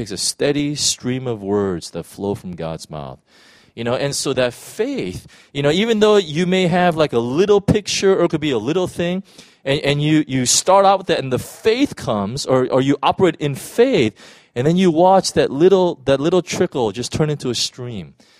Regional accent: California, United States; I'm from California, so I know what an earthquake is, you know

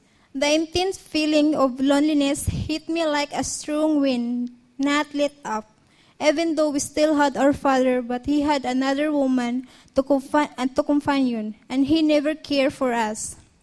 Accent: Cebu, Central Visayas, Philippines; English is a second language; moved away as an adult; now in Hong Kong; from Cebu, Philippines, working as domestic helper here in Hong Kong in a year.

